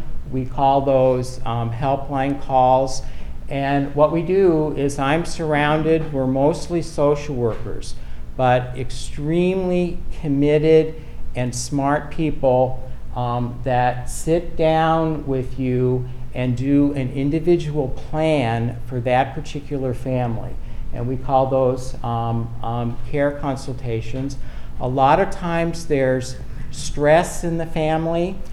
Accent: Minnesota, United States; born there; I was born in Minnesota.

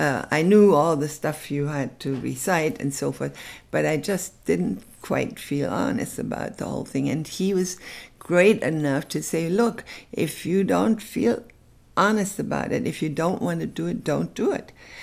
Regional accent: Berlin, Germany; moved away; I mean, I came from Germany.

